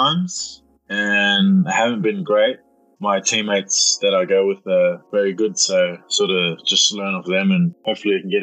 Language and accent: English; Melbourne, Victoria, Australia; I'm 31. I was born and raised in Melbourne, done all my schooling in Melbourne.